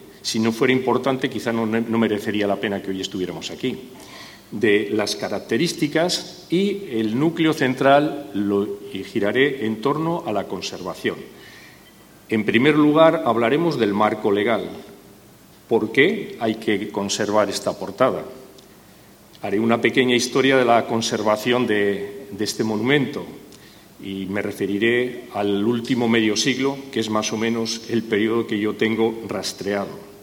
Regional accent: Laredo, Cantabria, Spain; soy laredano, soy historiador y arqueólogo

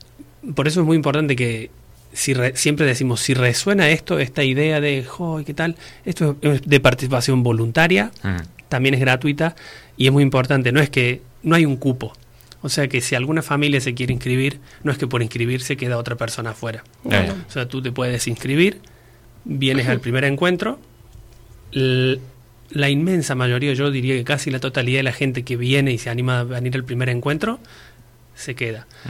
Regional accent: Argentina; now in Spain; yo vengo de Argentina y tampoco allí hay grupos para padres

